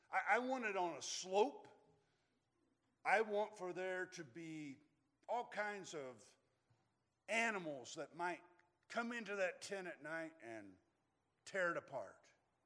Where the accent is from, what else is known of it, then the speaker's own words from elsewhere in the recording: Alabama, United States; I grew up in Alabama, and there's a lot of places to pitch tents, but I didn't do a lot of camping early on.